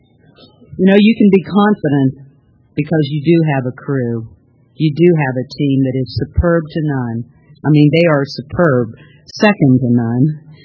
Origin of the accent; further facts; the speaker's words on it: Manhattan, Kansas, United States; I'm a producer from Manhattan, Kansas.